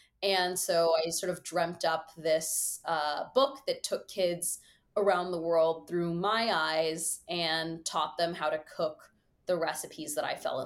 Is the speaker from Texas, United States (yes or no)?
yes; Dallas, Texas, United States; growing up in Dallas, my parents didn't grow up going to restaurants.